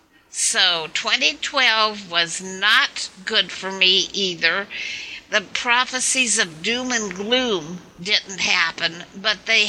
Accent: San Francisco, California, United States; also born or lived in San Bruno; Well, I grew up in San Francisco until my senior year of high school, when my parents made the choice to move to San Bruno

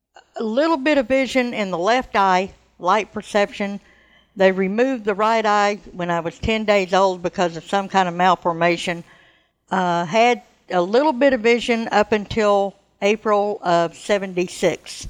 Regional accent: Dallas, Texas, United States; I was born in Dallas, Texas.

